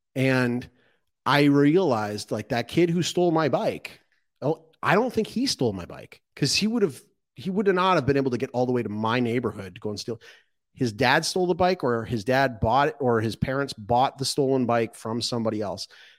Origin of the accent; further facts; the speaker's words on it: Canada; I'm from Canada. I grew up in Canada. My ancestors came to Canada. They came to Canada and then they settled in Canada in harsh conditions. They built up their ranches.